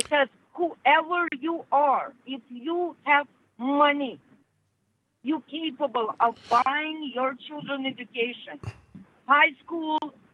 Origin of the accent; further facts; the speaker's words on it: Russia; English is a second language; now in United States; It's because I'm coming from Russia, and actually Russia is a multi-nation, not just Russian people.